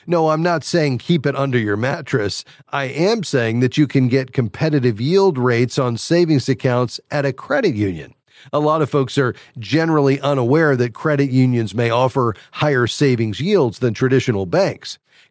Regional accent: Fort Lauderdale, Florida, United States; Let's go down to my hometown, Fort Lauderdale.

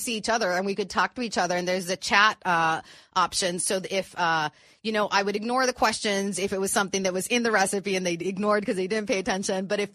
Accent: Tijuana, Baja California, Mexico; because back then I lived in Tijuana. And cross the border every day. And I'm like, yeah, I grew up living in Tijuana. My mother and father were Mexican, but my mother was American born. I am American born.

